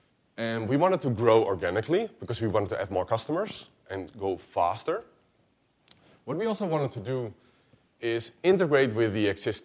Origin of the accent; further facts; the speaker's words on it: Netherlands; I am from the Netherlands.